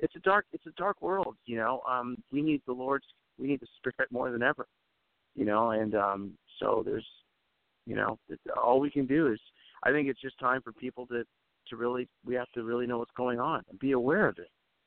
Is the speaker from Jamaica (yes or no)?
yes; Jamaica; born there; I may have a little Pentecostal blood in me, being Jamaican born.